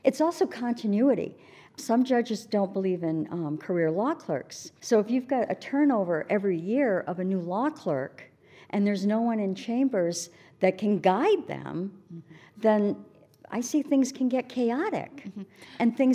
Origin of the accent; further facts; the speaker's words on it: Canada; born there; moved away; I was naturalized in this building. I was born in Canada, so I was naturalized in this building 25 years ago.